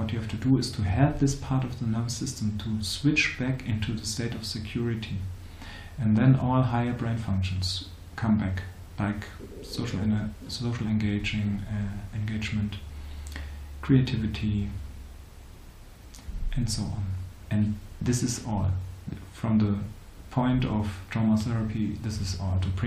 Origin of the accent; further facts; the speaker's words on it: Dresden, Saxony, Germany; from Germany, Dresden, and I work there as a healer